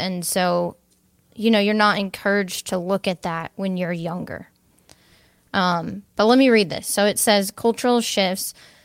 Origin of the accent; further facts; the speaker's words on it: Midwest, United States; growing up in the Midwest, I imagine it's kind of similar there